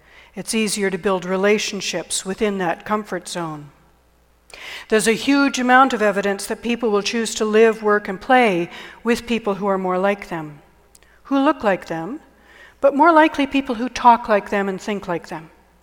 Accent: Canada; When people heard I was from Canada

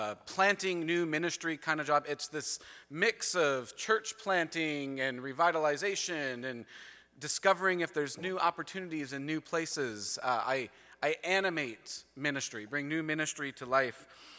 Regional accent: California, United States; I'm from California, so I know not everything happens the same in the States and Canada

